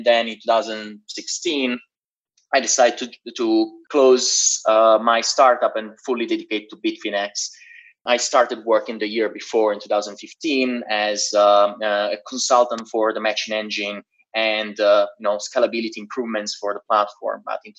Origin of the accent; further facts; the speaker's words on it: Genoa, Liguria, Italy; moved away as an adult; now in London, United Kingdom; start working for a military project of telecommunications in my hometown in Genoa, in Italy.